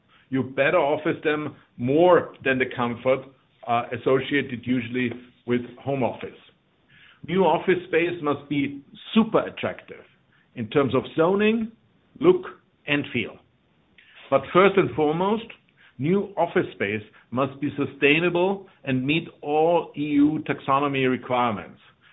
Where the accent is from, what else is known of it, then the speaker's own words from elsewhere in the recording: Salzburg, Austria; English is a second language; My hometown, Salzburg, with one of the most conservative populations I've ever seen